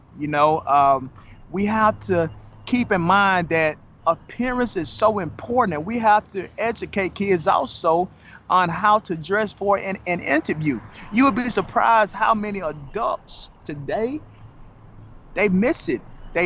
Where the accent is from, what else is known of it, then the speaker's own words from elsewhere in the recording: Mississippi, United States; moved away as an adult; also born or lived in Memphis; now in Atlanta, United States; I was born in Memphis, right? So I grew up in Mississippi. I went to college in Jackson, Mississippi.